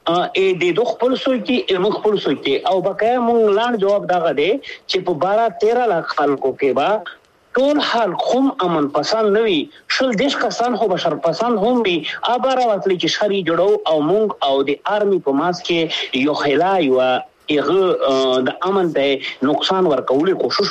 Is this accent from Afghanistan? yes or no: no; Pakistan; مونږ د پاکستان یو پاکستان دې زمونږ دې